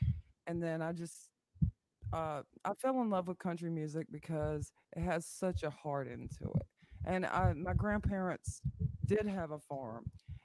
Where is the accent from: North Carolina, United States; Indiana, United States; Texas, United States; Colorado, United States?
North Carolina, United States; I am actually born and raised around the Outer Banks, and I was actually born in Lisbon City.